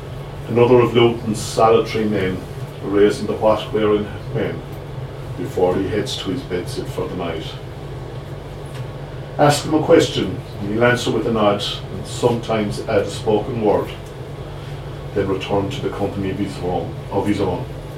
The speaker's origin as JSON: {"language": "English", "town": "Limerick", "region": "Munster", "country": "Ireland", "said": "I'm from Limerick, so it's my first time down in Cork."}